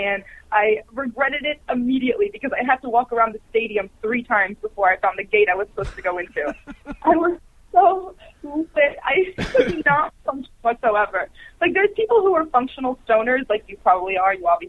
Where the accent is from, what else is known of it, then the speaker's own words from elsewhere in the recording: Maryland, United States; I grew up in Maryland, and at the time Maryland was in the ACC